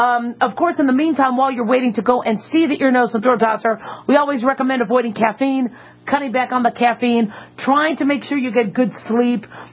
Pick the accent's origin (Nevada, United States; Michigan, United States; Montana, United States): Nevada, United States; Las Vegas; Ooh, Travis is calling from Las Vegas, my hometown.